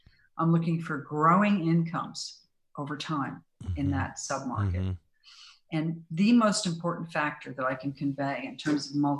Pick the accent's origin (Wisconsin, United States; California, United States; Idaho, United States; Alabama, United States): California, United States; So let's take Silicon Valley, my hometown, as an example.